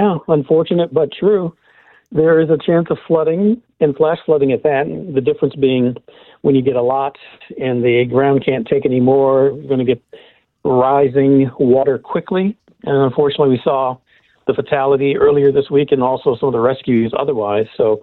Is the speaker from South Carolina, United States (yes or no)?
no; Cleveland, Ohio, United States; I'm from Cleveland originally, and I'm much more cold tolerant